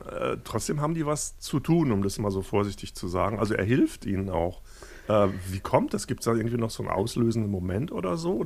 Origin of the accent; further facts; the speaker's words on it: Baden-Württemberg, Germany; Ich bin so in der Nähe von Heidelberg aufgewachsen.